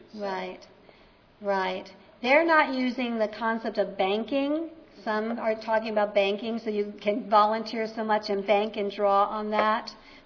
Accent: Boston, Massachusetts, United States; I'm from Boston, Beacon Hill, which is a very wealthy community in Boston.

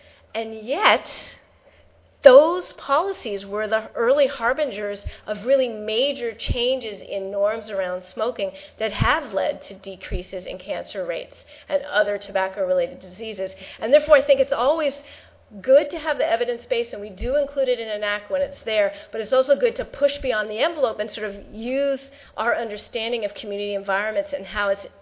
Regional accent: San Francisco, California, United States; I am a city kid. I grew up in San Francisco.

